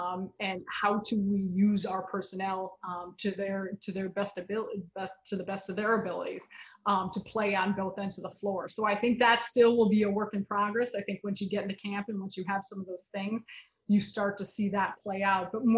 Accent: Chicago, Illinois, United States; now in New York, United States; You know, I'm born and raised in Chicago, so I I think I have a maybe wider lens and perspective on this.

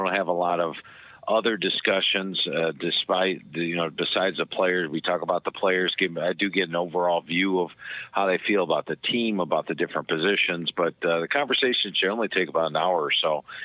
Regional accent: Cleveland, Ohio, United States; because it's growing up in Cleveland, Ohio. The Browns were big back then

